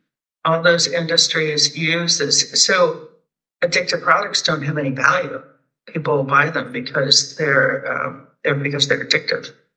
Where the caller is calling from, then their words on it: Pacific Northwest, United States; I'm joining you from the Pacific Northwest in the United States, and I'm really honored to be here.